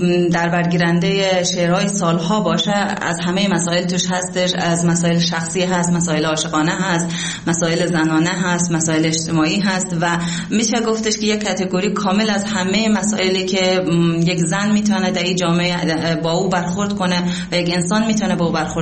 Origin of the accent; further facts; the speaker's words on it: Daykundi, Afghanistan; born there; also born or lived in Iran; متولد شهرستان دایکندی هستم و فارغ تحصیل ادبیات. 30 سال در ایران زندگی کردم و الان 6 سال میشه که در افغانستان حضور دارم.